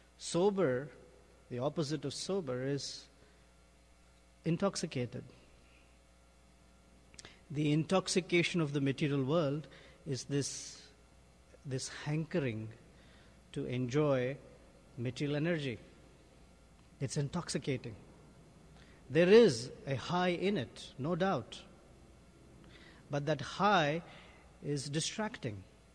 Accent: India; I am Indian, I'm male, I am educated, I am like this, I am like that.

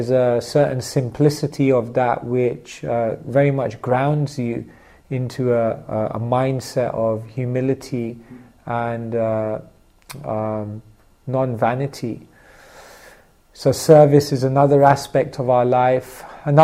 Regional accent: Wembley, London, United Kingdom; I grew up in Wembley in a cosmopolitan city, surrounded by different cultures and religions. It was a melting pot of different traditions.

